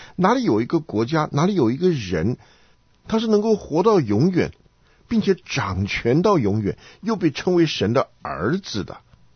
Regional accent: China; 那个清楚与熟悉的程度就好像我们中国人对于中国的某些传统一样

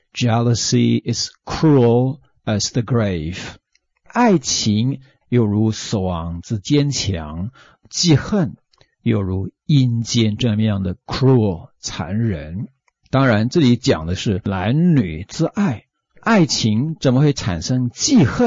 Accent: China; 我们中国人说由爱生恨

